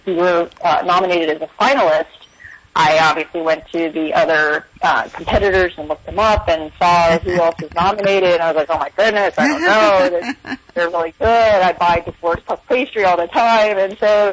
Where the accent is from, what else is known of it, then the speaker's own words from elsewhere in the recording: Connecticut, United States; Like I grew up in Connecticut, and there were maple trees and pine trees, and we had a big juniper tree in our front yard